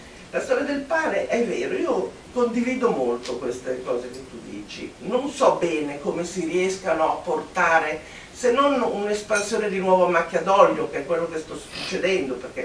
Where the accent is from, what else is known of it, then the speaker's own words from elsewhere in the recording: Milan, Lombardy, Italy; Io da milanese